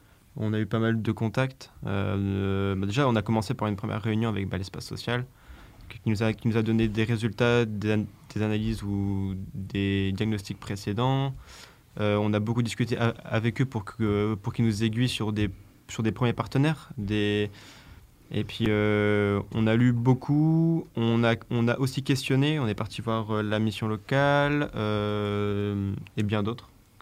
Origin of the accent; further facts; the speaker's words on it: Lille, Hauts-de-France, France; nous on vient de Lille, donc c'est aussi un regard extérieur.